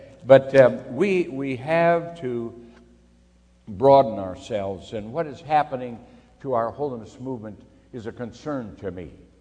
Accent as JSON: {"language": "English", "region": "Alabama", "country": "United States", "said": "I'm from Alabama. I see it down there."}